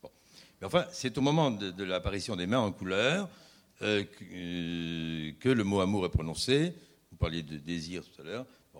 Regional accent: Tunisia; parce que je venais de Tunisie. Et qu'en Tunisie, ben, je pense qu'à Marseille, c'est la même chose.

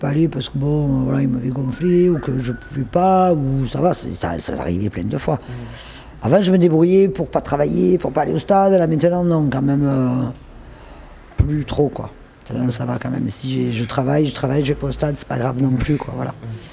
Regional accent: Marseille, Provence-Alpes-Côte d'Azur, France; En plus, c'est ma ville. Hein. Quand même, je suis chauvine. Hein. Je suis marseillaise, pure marseillaise.

